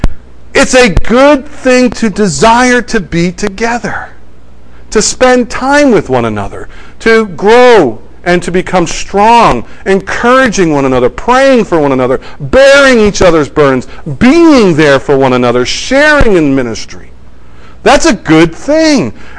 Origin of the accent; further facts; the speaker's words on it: New England, United States; Compared to the churches I grew up here in New England, this was a large church.